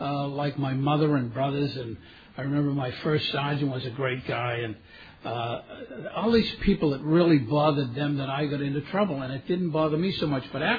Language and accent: English; Boston, Massachusetts, United States; I was brought up in Boston, Massachusetts, with five brothers and two sisters.